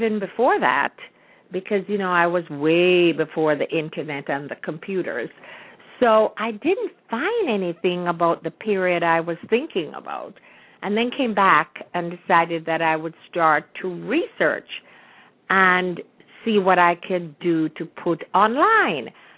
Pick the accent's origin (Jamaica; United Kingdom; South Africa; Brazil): Jamaica; Kingston; moved away as an adult; now in United States; I was born and raised in Jamaica, in Kingston, Jamaica. I migrated to the USA in 1959. And all my children were born here. I have made the US my home.